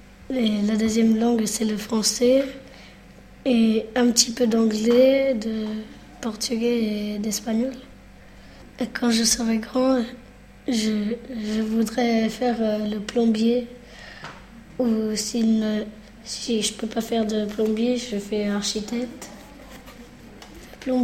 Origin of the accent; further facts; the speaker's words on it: Italy; first language Italian; French is a second language; Je viens d'Italie.